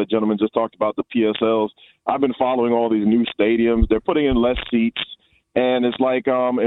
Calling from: Lanham, Maryland, United States; Know, I'm from Lanham, and that stadium is right in my backyard.

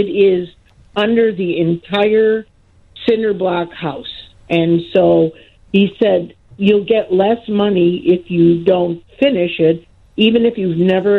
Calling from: Harwood Heights, Illinois, United States; Harwood Heights, Illinois.

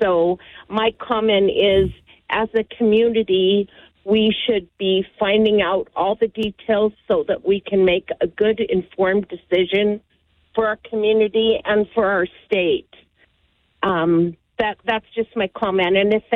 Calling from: Billings, Montana, United States; I'm calling from Billings

